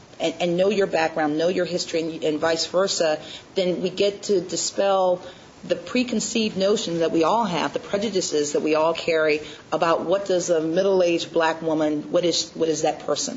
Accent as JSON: {"language": "English", "town": "Danville", "region": "Virginia", "country": "United States", "tie": "born or raised there", "said": "In my lifetime, people were literally hosed down Main Street here in Richmond, in my hometown at Danville."}